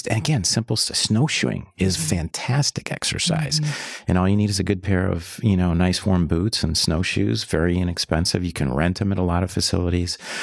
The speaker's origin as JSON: {"language": "English", "town": "Chicago", "region": "Illinois", "country": "United States", "said": "And I'm from Chicago."}